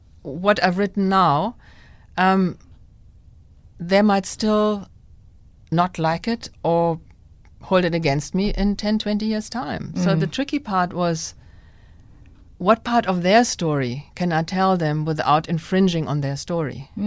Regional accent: Germany; moved away; I mean, I maybe also because I grew up in Germany, I wasn't really so clued up about the dynamics here. And then when I moved here

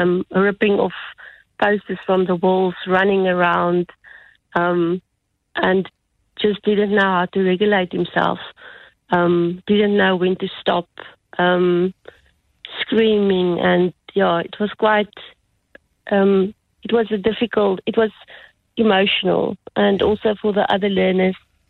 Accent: Durbanville, Western Cape, South Africa; So I grew up in Durbanville. I was in Stellenberg High, quite a big high school.

